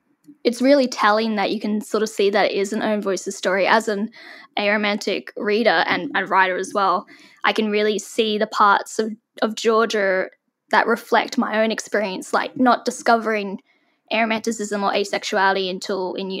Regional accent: Australia; I'm an Australian author, artist, and overall geek

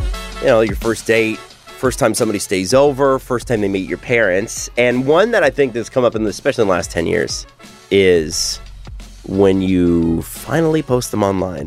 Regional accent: Scarborough, Ontario, Canada; I'm like, hey, I'm from Scarborough.

